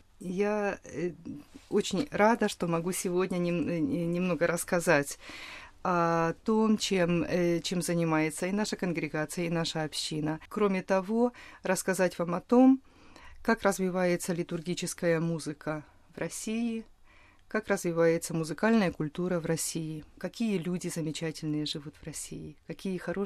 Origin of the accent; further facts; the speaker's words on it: Khmelnytskyi Oblast, Ukraine; born there; я принадлежу конгрегации сестер от ангелов, что я родилась на Украине, на Хмельниччине, в польской семье, что училась в украинской школе.